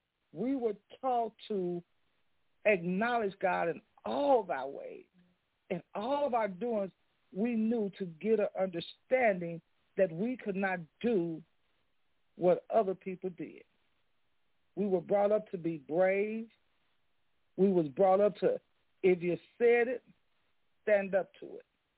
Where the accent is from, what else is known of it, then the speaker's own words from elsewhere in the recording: Chicago, Illinois, United States; I remember growing up on Walnut on the west side of Chicago. I remember a lot of things and a lot of people in our neighborhood.